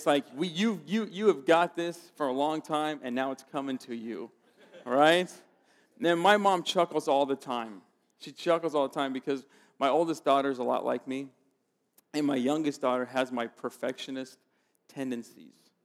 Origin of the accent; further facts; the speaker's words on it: Palm Springs, California, United States; so when I was growing up in Palm Springs, there was somebody I idolized because I was watching sports.